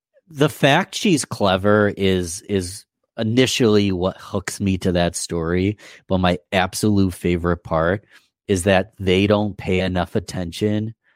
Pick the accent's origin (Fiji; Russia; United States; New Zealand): United States; Rochester, New York; started a marketing business podcast in my hometown of Rochester, New York